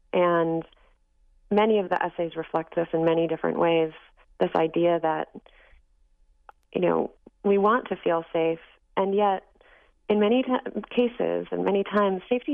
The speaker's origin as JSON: {"language": "English", "region": "Ohio", "country": "United States", "tie": "born or raised there", "lives_now": "Seattle, United States", "said": "California, where I grew up in Ohio, we sort of had a semi threat of tornadoes."}